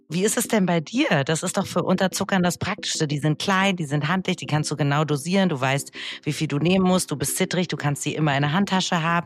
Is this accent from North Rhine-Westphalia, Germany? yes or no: no; Hamburg, Germany; Ich komme aus Hamburg.